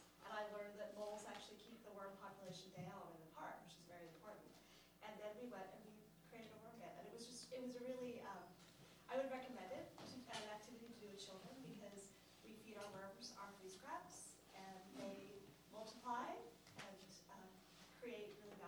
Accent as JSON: {"language": "English", "town": "Portland", "region": "Oregon", "country": "United States", "said": "About a month ago, I'm from Portland as well."}